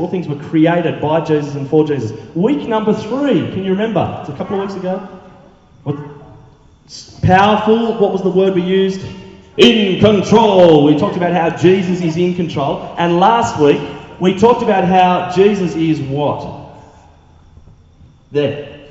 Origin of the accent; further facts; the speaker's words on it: Wyoming, United States; That's the best I got. I grew up in Wyoming.